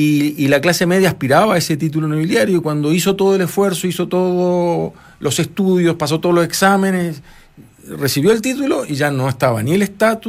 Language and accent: Spanish; Uruguay; yo reconozco en mucha gente trato vertical, siendo uruguayo, que es una sociedad bastante más horizontal en el trato